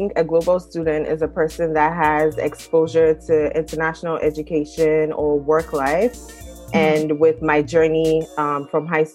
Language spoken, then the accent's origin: English; Ghana; I'm from Ghana and I went to high school in Tema International School, TIS.